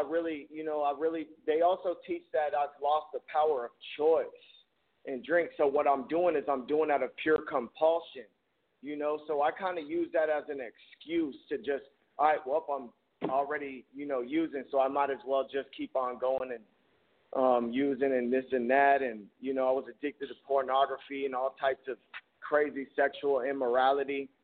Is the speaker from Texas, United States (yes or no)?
no; St. Petersburg, Florida, United States; Well, I'm from St. Petersburg, Florida, and it's basically my first time out of home, away from home, and first time here in Mobile.